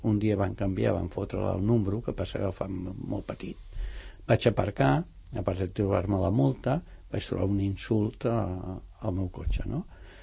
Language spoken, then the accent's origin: Catalan; El Masnou, Catalonia, Spain; quan jo era petit i anava a Barcelona, jo sóc fill de Masnou, quan estudia a Barcelona als 13 anys